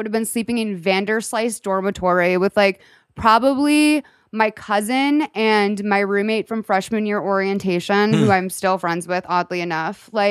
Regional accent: Lexington, Massachusetts, United States; Lexington, Massachusetts.

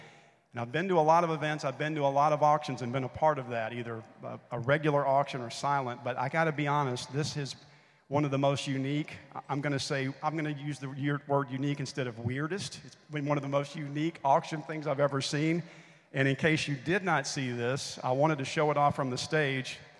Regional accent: Memphis, Tennessee, United States; from my hometown of Memphis is Memphis Tourism

